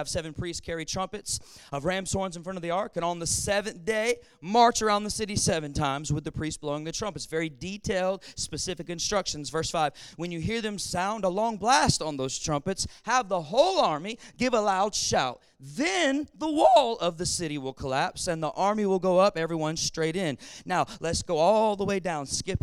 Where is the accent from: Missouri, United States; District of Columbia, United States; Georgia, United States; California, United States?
Georgia, United States; Atlanta; I'm from Atlanta, Georgia, and where I preach in Atlanta, we like to talk back to the preacher.